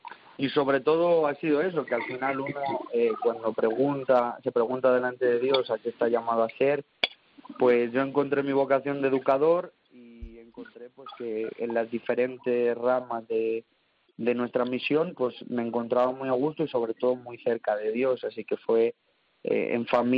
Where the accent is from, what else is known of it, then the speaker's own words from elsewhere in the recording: Salamanca, Castile and León, Spain; Pues yo soy natural de Salamanca